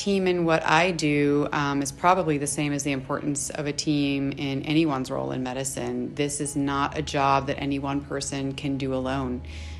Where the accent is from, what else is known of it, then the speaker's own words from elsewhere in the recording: Louisiana, United States; Originally, I'm from Louisiana.